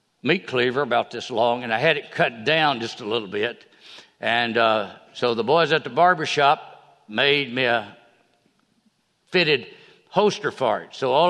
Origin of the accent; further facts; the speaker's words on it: Fort Payne, Alabama, United States; My contribution to my going away from my hometown in Fort Payne was the boys down at the shoe shop